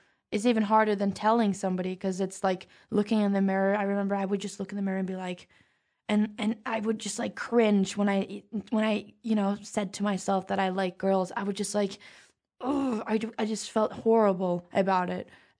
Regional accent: Norway; I'm from Norway, which is like the safest country in the world, from like a middle class family.

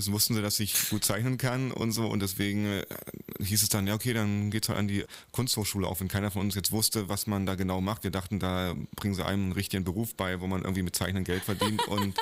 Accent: East Germany, Germany; die gab es ja bei uns im Osten.

